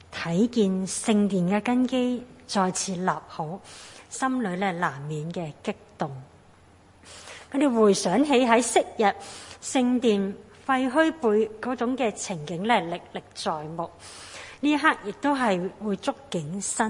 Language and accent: Chinese; Hong Kong